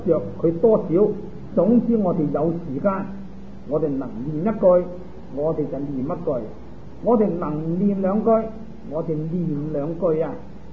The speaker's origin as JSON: {"language": "Chinese", "country": "China", "said": "现在我们讲我们中国人，尤其是我们东方人"}